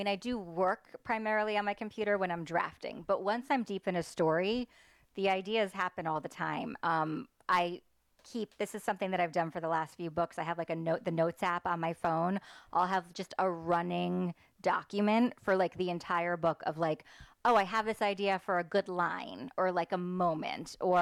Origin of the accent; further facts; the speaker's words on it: New Jersey, United States; now in Davidson, United States; I'm just north of Charlotte in Davidson, so I've been in the area about 19 years, but I'm originally from New Jersey.